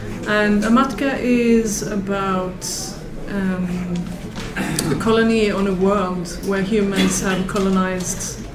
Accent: Stockholm, Stockholm County, Sweden; now in Malmö, Sweden; I am from Stockholm in Sweden. I live in Malmö, where I work as a writer, translator, and creative writing teacher.

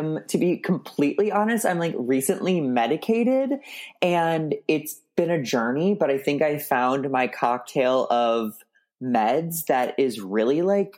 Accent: Missouri, United States; I mean, I was raised Catholic. That did a number on me. I was raised in Missouri. That did a number on me.

